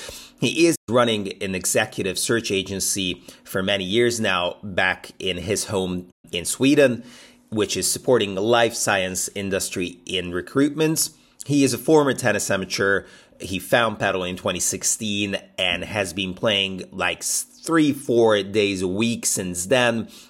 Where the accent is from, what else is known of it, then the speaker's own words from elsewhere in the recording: Budapest, Hungary; because I'm Hungarian, so I'm from Budapest originally.